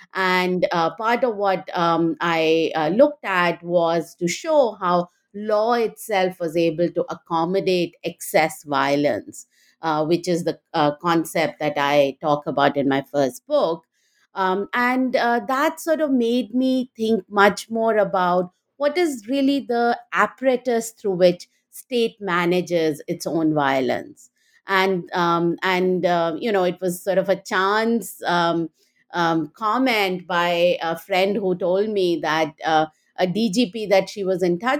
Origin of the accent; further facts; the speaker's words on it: India; So I grew up in India and went to Delhi University